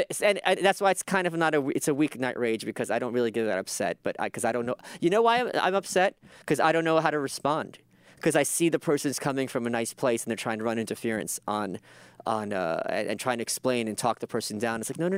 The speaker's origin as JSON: {"language": "English", "town": "Brooklyn", "region": "New York", "country": "United States", "second_language": "English", "said": "not knowing I'm an immigrant. English is my second language. You don't know anything about cost of living, even though I'm from Brooklyn."}